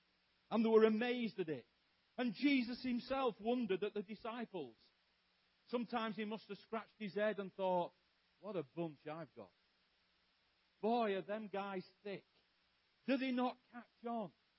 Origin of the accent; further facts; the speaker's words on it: England, United Kingdom; I'm English. If you couldn't tell by the non-accent, because we don't have an accent.